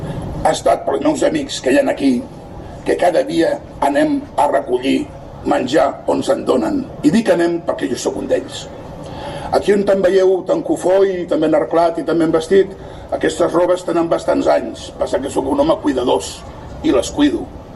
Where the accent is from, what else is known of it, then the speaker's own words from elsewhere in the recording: Sitges, Catalonia, Spain; sou tan sitgetans com jo.